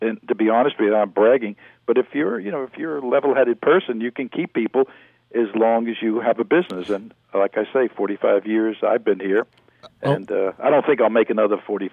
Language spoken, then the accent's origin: English; Miami, Florida, United States; in the best places in the world. Number one shopping centers in greater Miami.